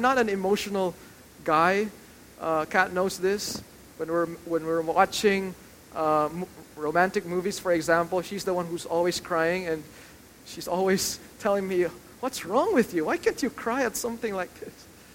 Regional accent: Manila, Metro Manila, Philippines; And since we're from Manila, we went back to Manila

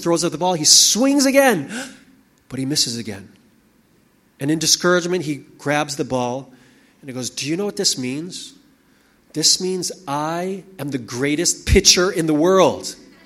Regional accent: Chicago, Illinois, United States; now in Philippines; Well, you know, I grew up in Chicago, and in Chicago we have four distinct seasons.

